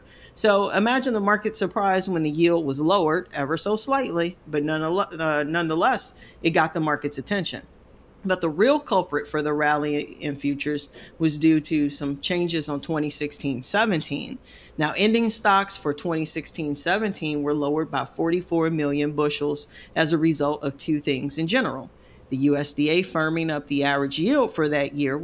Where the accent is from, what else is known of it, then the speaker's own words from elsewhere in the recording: St. Louis, Missouri, United States; You know, being born and raised in St. Louis, that I'm a naturally born Cardinals fan, right?